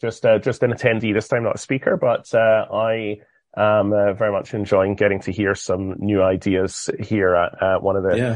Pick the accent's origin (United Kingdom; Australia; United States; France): United Kingdom; Being British, tea is a big thing for us